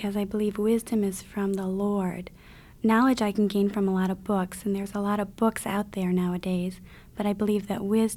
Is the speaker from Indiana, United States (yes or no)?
yes; Indiana, United States; I'm from Northern Indiana.